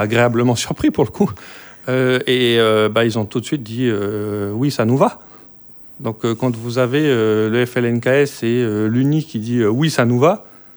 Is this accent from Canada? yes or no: no; Poya, New Caledonia; Je suis de Poya, ma commune est coupée en deux.